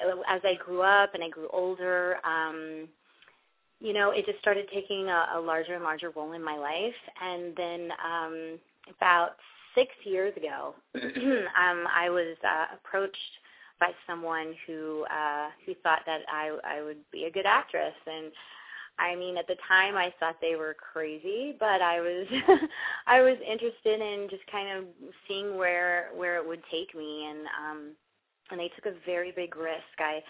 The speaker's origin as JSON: {"language": "English", "town": "Cincinnati", "region": "Ohio", "country": "United States", "tie": "born or raised there", "said": "Originally, I'm from Cincinnati, Ohio. I grew up there off and on."}